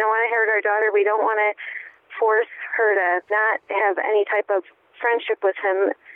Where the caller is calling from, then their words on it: Michigan, United States; I'm calling from Michigan.